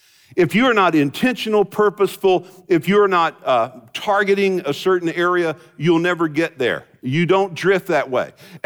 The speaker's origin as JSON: {"language": "English", "town": "Fort Worth", "region": "Texas", "country": "United States", "tie": "born or raised there", "said": "Now, I grew up here in Fort Worth. And when I grew up in Fort Worth, we had 4 stations, 4 channels."}